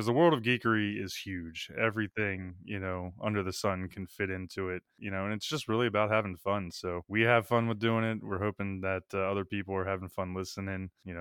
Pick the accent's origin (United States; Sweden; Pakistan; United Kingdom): United States; Maryland; So me and one of my lifelong friends, Kyle Eckard, we grew up together in Maryland.